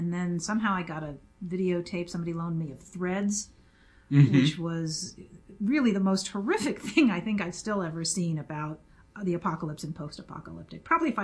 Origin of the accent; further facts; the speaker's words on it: Maryland, United States; No, this is Maryland. I grew up in Maryland.